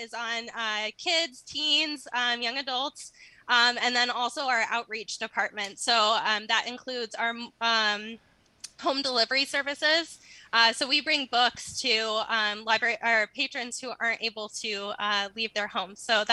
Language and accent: English; Marrowstone Island, Washington, United States; Yes, I grew up Maristone Island.